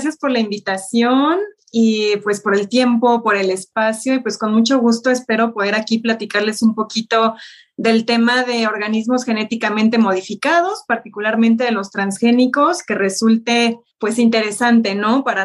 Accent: Xalapa, Veracruz, Mexico; Yo, para empezar, soy originaria de Jalapa, Veracruz.

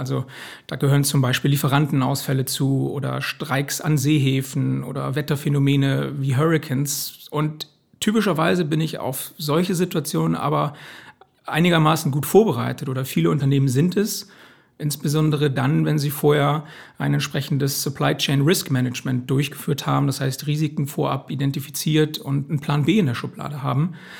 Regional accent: Bremen, Germany; Ich bin ja tatsächlich auch in Bremen aufgewachsen, habe dort viele Jahre meiner Kindheit und Jugend verbracht.

